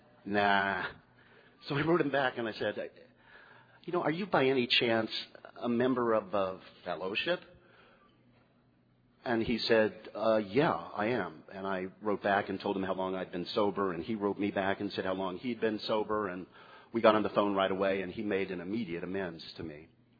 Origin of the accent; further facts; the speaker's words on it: San Antonio, Texas, United States; And my hometown is San Antonio, Texas.